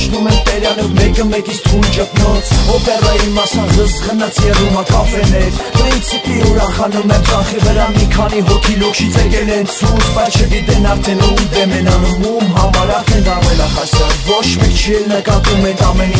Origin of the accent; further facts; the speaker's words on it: Yerevan, Armenia; born there; ես Երևանն ենք սաղն ենք ես ծնվել եմ ստեղ